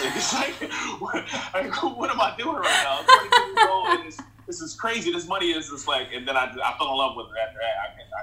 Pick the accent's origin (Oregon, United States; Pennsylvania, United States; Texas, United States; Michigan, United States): Pennsylvania, United States; Philadelphia; because like me growing up in North Philly, I knew nothing about Jameson.